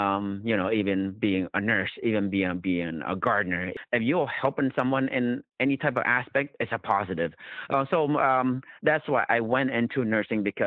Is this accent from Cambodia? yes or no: yes; Cambodia; like especially our country, Cambodia, Khmer, it's very